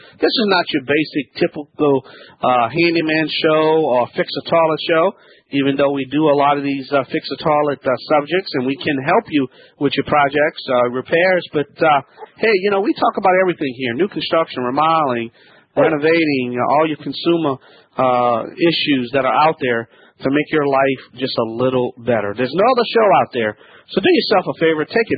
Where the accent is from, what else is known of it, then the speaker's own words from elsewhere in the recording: Louisiana, United States; I'm the Cajun man from the Bayou Land.